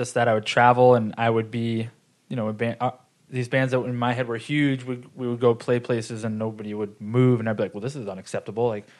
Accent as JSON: {"language": "English", "town": "Fountain Valley", "region": "California", "country": "United States", "tie": "born or raised there", "said": "I lived in Fountain Valley until I was 25. Lived at home until I was 25 because I was touring so much."}